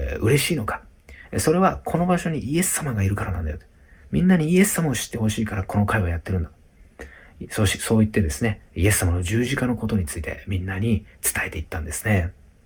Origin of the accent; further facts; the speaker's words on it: Nagasaki, Japan; 3つ目はですね、地元が長崎にあるんですけれども